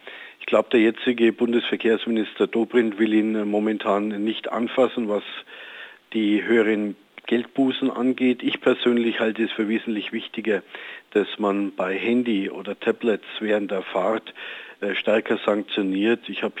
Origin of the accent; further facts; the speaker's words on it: Nuremberg, Bavaria, Germany; In meiner Heimatstadt Nürnberg sind 80% aller Straßen schon mit Zone 30 ausgestattet.